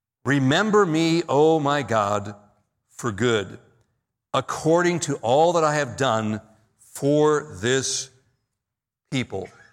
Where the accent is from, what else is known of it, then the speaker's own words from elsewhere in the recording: San Bernardino, California, United States; to talk about high school days, to talk about growing up in San Bernardino, and to say hi from my sister.